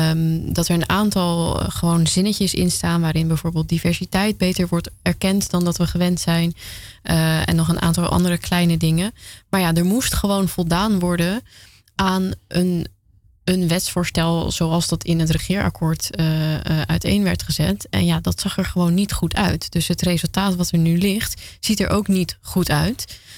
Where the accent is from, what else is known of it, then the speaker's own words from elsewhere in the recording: Amsterdam, North Holland, Netherlands; ik kom uit Amsterdam.